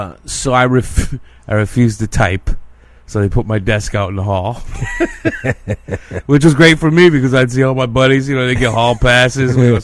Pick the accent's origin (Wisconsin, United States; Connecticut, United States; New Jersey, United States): Connecticut, United States; Watertown; I grew up in Watertown, Connecticut. It's a small town outside of Waterbury, which is like between Hartford and Bridgeport, New Haven area.